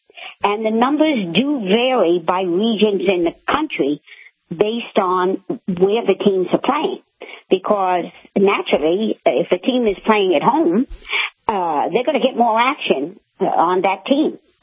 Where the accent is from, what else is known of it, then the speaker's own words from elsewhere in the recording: Jersey City, New Jersey, United States; I grew up in Jersey City, which, as you know, is the second largest city, only to Newark.